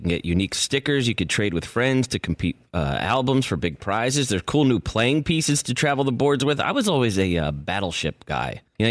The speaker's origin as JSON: {"language": "English", "region": "New Jersey", "country": "United States", "said": "Maybe it's just because I'm from Jersey."}